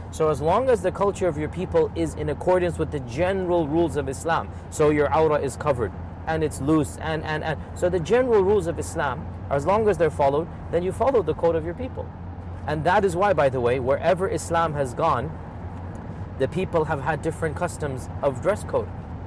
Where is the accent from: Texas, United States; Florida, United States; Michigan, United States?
Texas, United States; Houston; born there; Well, I'm from Texas in the sense I was born there. I'm a Houstonian. These days I'm living in Tennessee, but I'm from Texas.